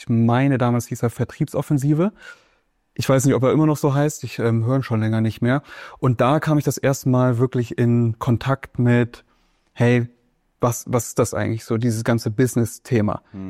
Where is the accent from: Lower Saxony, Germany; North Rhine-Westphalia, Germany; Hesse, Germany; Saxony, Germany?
Hesse, Germany; Kassel; also born or lived in Weilburg; Und deswegen bin ich dann von Weilburg nach Kassel gezogen wieder. Weil sie hat hier in der Nähe gewohnt, weil ich hier in der Nähe aufgewachsen bin.